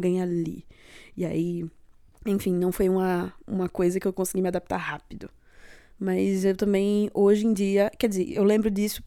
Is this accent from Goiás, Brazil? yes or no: no; Recife, Pernambuco, Brazil; Eu nasci em Recife, eu moro em Recife